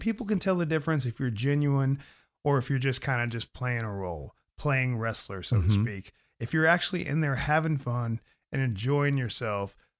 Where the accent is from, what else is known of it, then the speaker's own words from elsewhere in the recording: Indiana, United States; here I am a kid from Southern Indiana and somebody's buying an airplane ticket to have me go do what I love.